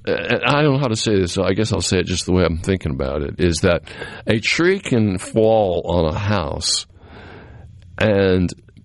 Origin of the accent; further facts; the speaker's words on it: Massachusetts, United States; Well, one thing's a lot different than where I grew up on Cape Cod.